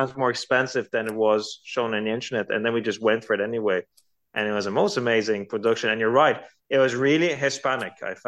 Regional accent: Spain; I grew up in Spain

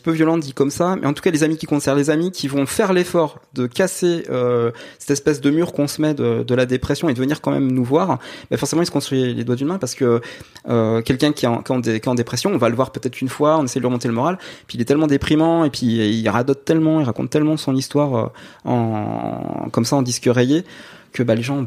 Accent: Nancy, Grand Est, France; Et je dis bah, je suis de Nancy

